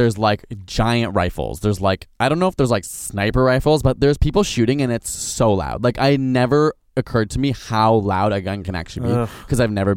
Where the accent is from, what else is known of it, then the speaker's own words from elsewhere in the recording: Ontario, Canada; as a Canadian from Ontario